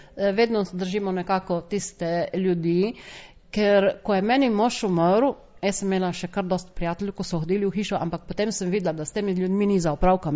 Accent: Ilirska Bistrica, Littoral–Inner Carniola, Slovenia; now in Sweden; Jaz sem prišla iz Ilirske Bistrice.

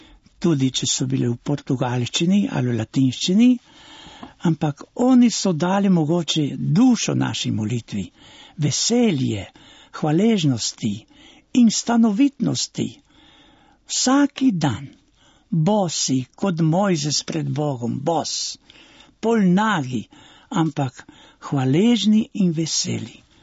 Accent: Dolga Poljana, Gorizia, Slovenia; imam že 79 let, vrnil sem se v domovino, jaz sem doma tam blizu, iz Dolge Poljane

